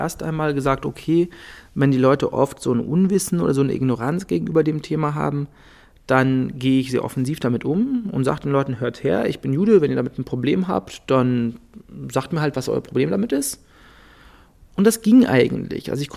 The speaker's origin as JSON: {"language": "German", "town": "Munich", "region": "Bavaria", "country": "Germany", "tie": "born or raised there", "said": "Also ich bin geboren in München 1982 als Bürger eines doch sehr friedlichen, liberalen, schönen Deutschlands und habe mich trotzdem, während ich hier aufgewachsen bin, über die Jahre immer weniger deutsch gefühlt und immer mehr jüdisch."}